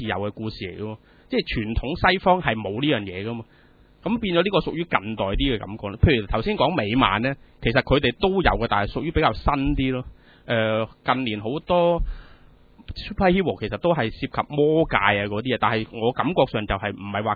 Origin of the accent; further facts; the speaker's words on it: China; 尤其是我哋中國人嗰啲啦